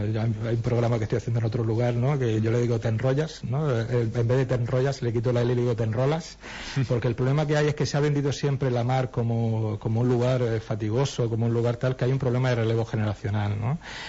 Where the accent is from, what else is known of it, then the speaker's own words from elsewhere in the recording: Almería, Andalusia, Spain; Si os sirve de referencia, yo vengo de Almería